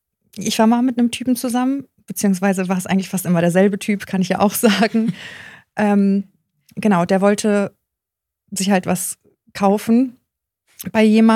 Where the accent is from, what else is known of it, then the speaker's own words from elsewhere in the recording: North Rhine-Westphalia, Germany; Und wir kommen ja aus dem Sauerland.